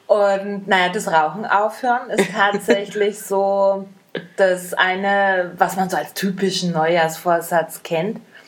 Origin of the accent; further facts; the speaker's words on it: Nuremberg, Bavaria, Germany; Weil wir sind alle aus dem Großraum Nürnberg.